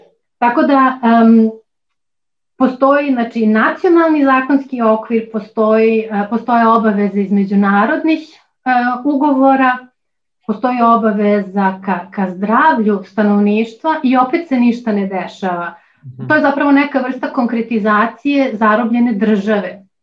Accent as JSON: {"language": "Serbian", "region": "North Rhine-Westphalia", "country": "Germany", "tie": "born or raised there", "moved": "yes", "said": "Ja sam odrasla u Nemačkoj, u Ruškoj oblasti, odmah do jednog grada, u jednom gradu pored Dortmunda"}